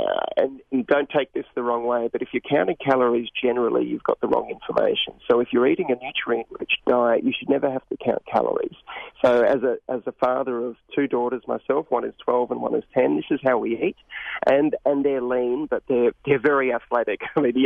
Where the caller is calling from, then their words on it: Australia; I just cooked her breakfast about an hour ago because I'm calling from Australia here.